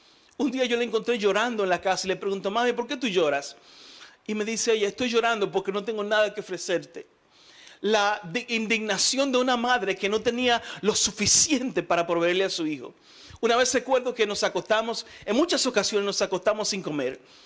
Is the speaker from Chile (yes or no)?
no; Dominican Republic; en mi país le llamamos a ese tipo de oración, una oración sudá. El que es dominicano sabe lo que es una oración sudá.